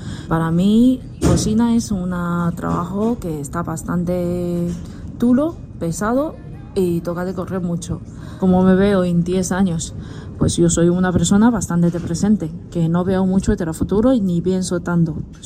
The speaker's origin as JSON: {"language": "Spanish", "region": "Hunan", "country": "China", "second_language": "Spanish", "said": "soy de China, una provincia que se llama Hunan, y me dedico a la cocina"}